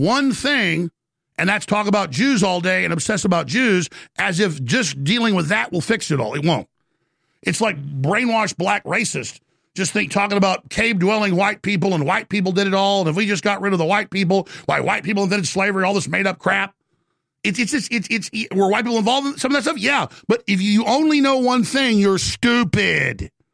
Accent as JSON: {"language": "English", "town": "Dallas", "region": "Texas", "country": "United States", "tie": "born or raised there", "said": "You know, I grew up outside Dallas, and from our neighborhood, when I didn't have a car when I'm like 12 years old or whatever, I was an idiot."}